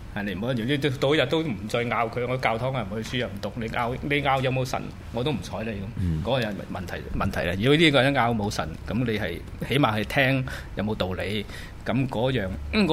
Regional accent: Hong Kong; 咁我哋香港人去到外邊都係

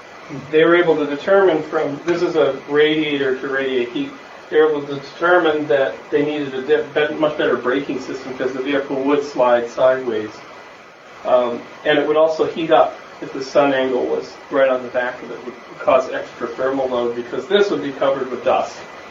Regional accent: Canada; Oh, Canada's in there twice, that's a good thing. I'm Canadian.

